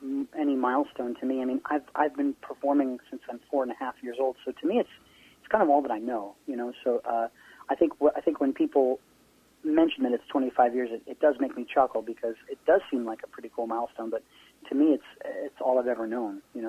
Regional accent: Rhode Island, United States; my folks had the opportunity to go to New York City for a weekend, since we come from Rhode Island.

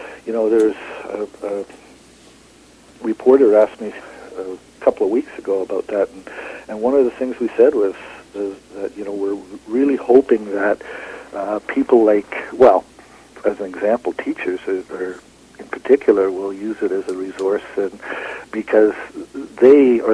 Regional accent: Winnipeg, Manitoba, Canada; I come from Winnipeg originally

